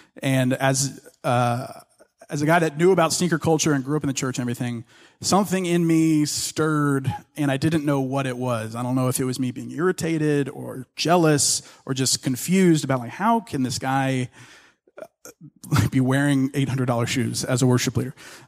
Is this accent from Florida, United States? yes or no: no; Ruston, Louisiana, United States; So I grew up in North Louisiana in this town called Ruston, and had two great parents, had a great family, middle-class upbringing.